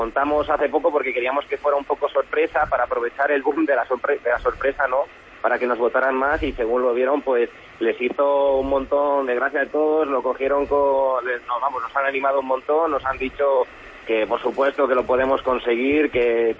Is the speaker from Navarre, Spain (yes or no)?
no; Palencia, Castile and León, Spain; somos tres amigos de Palencia